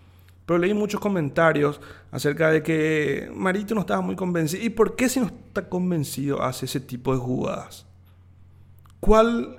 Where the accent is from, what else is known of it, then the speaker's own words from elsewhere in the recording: Paraguay; logró que sigamos siendo paraguayos, ¿verdad? ¿Es un orgullo seguir siendo paraguayos? Es un orgullo.